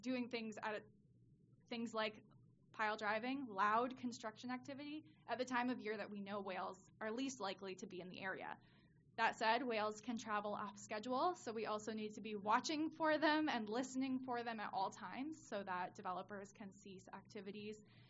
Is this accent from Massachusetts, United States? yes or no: yes; Newburyport, Massachusetts, United States; I'm based in Newburyport, Massachusetts, which is my hometown